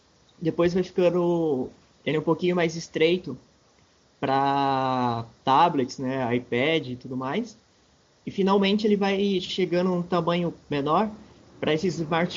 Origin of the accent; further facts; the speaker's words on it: São Paulo, Brazil; Eu já morei lá também uns tempos, mas eu sou mesmo de São Paulo.